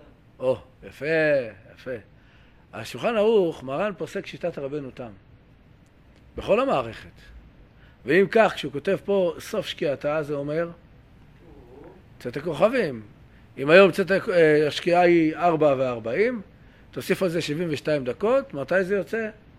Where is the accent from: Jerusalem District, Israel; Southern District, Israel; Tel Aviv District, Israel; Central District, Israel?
Jerusalem District, Israel; Jerusalem; אנחנו ירושלמים ותיקים